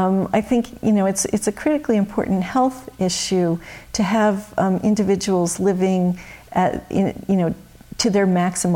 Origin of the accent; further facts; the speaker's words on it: New Jersey, United States; I grew up in New Jersey, the Northeast.